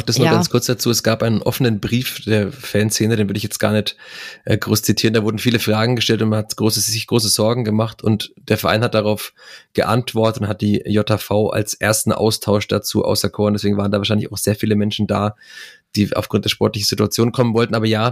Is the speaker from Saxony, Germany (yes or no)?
no; Fürth, Bavaria, Germany; born there; Aber ich bin auch in Fürth geboren, in meinem Ausweis steht Fürth.